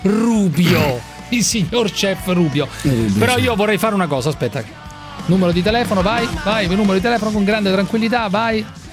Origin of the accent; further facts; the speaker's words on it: Naples, Campania, Italy; Sono di Napoli